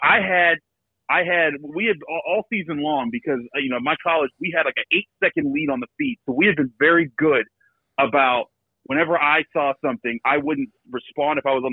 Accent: Pittsburgh, Pennsylvania, United States; but I mean, growing up in Pittsburgh, and if you're a football guy, which I was

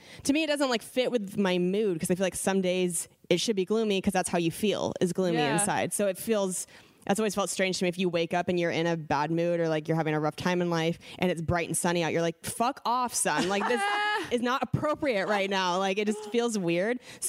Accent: Spokane, Washington, United States; Granted, I grew up in Spokane where it's very seasonal.

